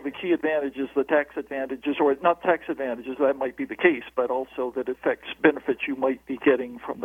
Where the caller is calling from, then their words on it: Altamonte Springs, Florida, United States; Hey, Michael … from Altamont Springs.